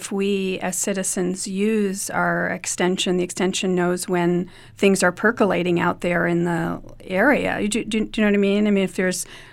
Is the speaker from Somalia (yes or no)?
no; New York, United States; I grew up on Long Island, and early in my career, I was the garden editor at Newsday newspaper on Long Island.